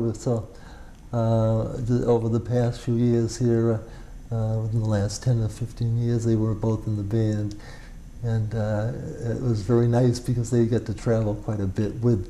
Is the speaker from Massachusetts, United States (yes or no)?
yes; Waltham, Massachusetts, United States; Yes, I grew right up in Waltham all my life. And then I came to Wayland in 1968, actually, to work for the town of Wayland.